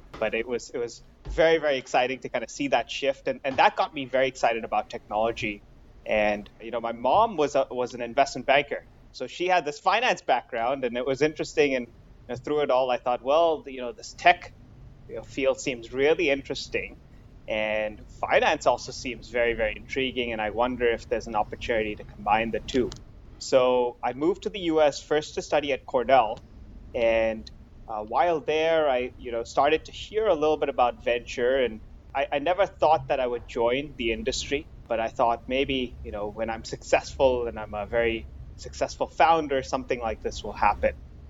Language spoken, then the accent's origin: English; India; also born or lived in Singapore / Indonesia; I was born in India, grew up in a bunch of different countries, Singapore, India, Indonesia. We moved a lot.